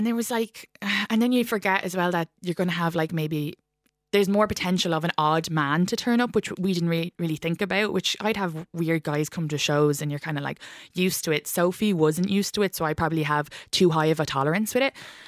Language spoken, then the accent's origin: English; Ireland; this is just being Irish.